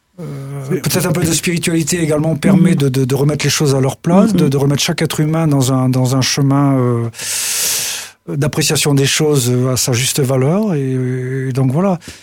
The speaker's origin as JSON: {"language": "French", "country": "Algeria", "tie": "born there", "said": "Je suis né en Algérie."}